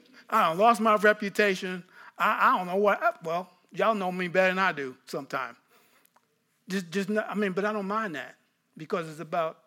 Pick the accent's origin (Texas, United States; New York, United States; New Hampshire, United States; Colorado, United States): New York, United States; Now, I couldn't even say the word in Greek because I'm from New York.